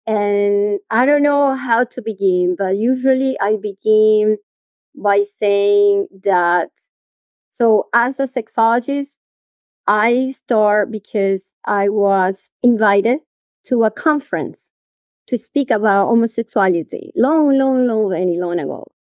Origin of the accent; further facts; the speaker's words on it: Rio de Janeiro, Brazil; Well, I grew up in Brazil, in Rio de Janeiro, right? So the first 7 years of my life were a symphony of happiness.